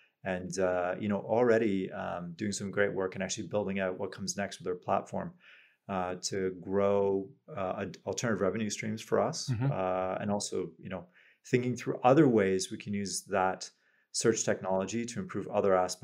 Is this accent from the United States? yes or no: no; Canada; and as a Canadian, very proud that, you know, we see this as a key market for us